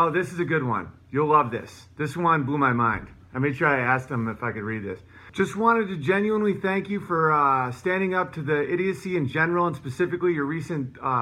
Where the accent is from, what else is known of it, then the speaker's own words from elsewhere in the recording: United States; the reason I think the way I think isn't because I'm white, or because I'm a male, or because I'm American.